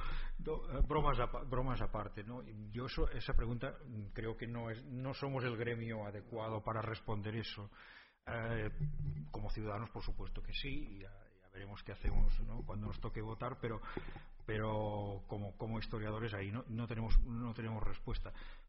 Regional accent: Catalonia, Spain; Y digo, bueno, como soy catalán, voy a hablar de Senegal.

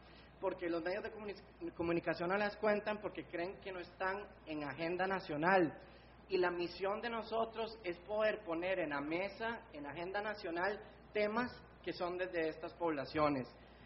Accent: Costa Rica; Y en mi país, en Costa Rica, se está dando un fenómeno

